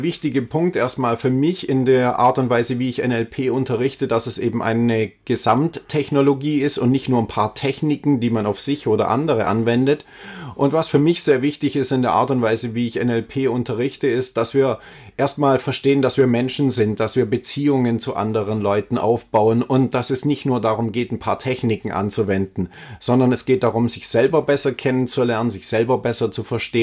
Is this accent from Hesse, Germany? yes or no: no; Ulm, Baden-Württemberg, Germany; Also ich komme aus Ulm, ja, ist meine Geburtsstadt